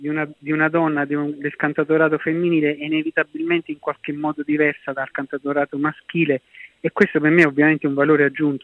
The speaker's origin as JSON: {"language": "Italian", "town": "Caserta", "region": "Campania", "country": "Italy", "moved": "yes", "lives_now": "Tuscany, Italy", "said": "io sono casertano e quindi mi piace, nonostante la mia lontananza, dato che vivo in Toscana da 30 anni, mantenere un legame con la mia terra"}